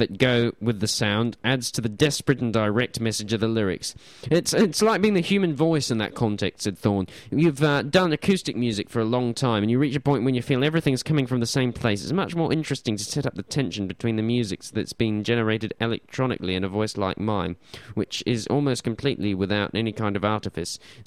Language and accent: English; Waiheke, Auckland, New Zealand; growing up on Waiheke in the 90s and noughties, that's what it means to me personally.